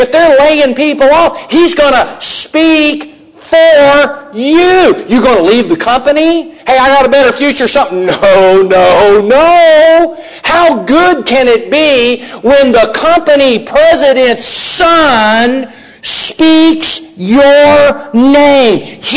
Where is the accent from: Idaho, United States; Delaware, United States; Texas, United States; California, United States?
Texas, United States; because I'm from Texas and this is my story.